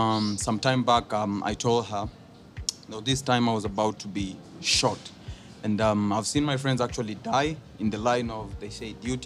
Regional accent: Mathare, Nairobi, Kenya; My mom told me I was born in Kiambu Hospital and I was brought up in Kiamaiko, somewhere in Mathare. Being raised up in Huruma, Mathare, Mathare North, Kariobangi, all like the Mathare constituency. So I've been raised and born there.

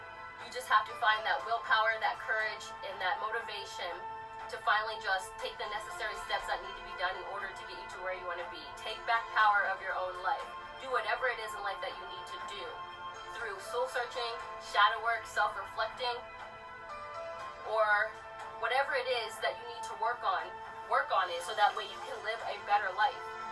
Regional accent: Pennsylvania, United States; now in Georgia, United States; Des and I took a little road trip back to my home state, Pennsylvania, to visit my friends and family

